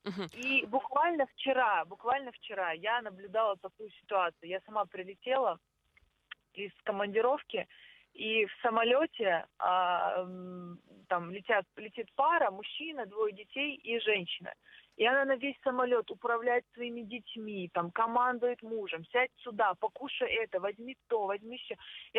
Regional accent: Saint Petersburg, Russia; born there; родился в Санкт-Петербурге

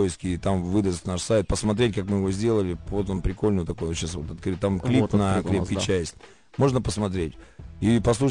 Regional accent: Rostov-on-Don, Rostov Oblast, Russia; Я же из Ростова

